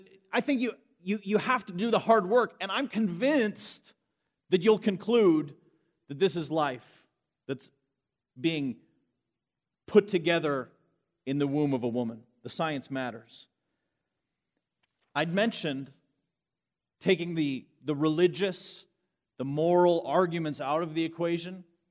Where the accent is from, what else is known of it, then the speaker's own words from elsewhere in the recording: Canada; now in United States; I'm actually Canadian first, but I'm immigrated.